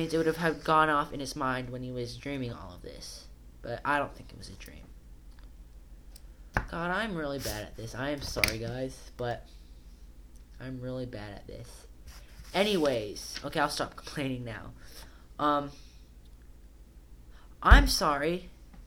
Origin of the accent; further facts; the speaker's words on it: Hawaii, United States; since I am from Hawaii, I kind of know where a lot of places they film flashbacks and stuff are from.